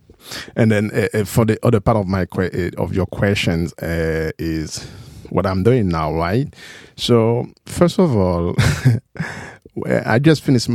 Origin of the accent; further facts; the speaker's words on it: Haiti; you know, I'm from Haiti, as I just said.